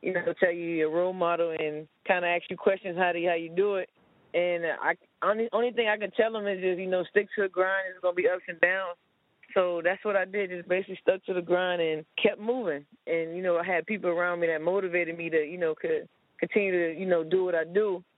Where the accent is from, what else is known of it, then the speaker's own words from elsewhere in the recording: Miami, Florida, United States; No, I grew up in Miami, small town in Miami called Liberty City. The small town. We're going to say small town. We know Miami big.